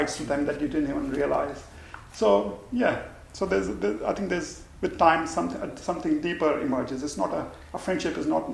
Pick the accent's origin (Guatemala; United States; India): India; I know that because I come from India, and that's not the case there.